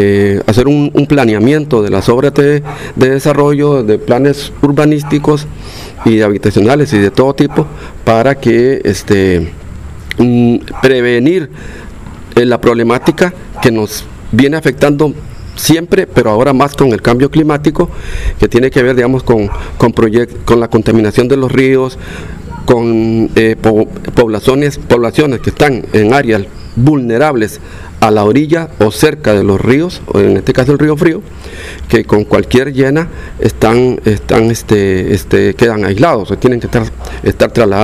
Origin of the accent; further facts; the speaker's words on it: Guatuso, Alajuela, Costa Rica; soy nativo de aquí, hijo de bisnieto del primer costarricense que vino a esta zona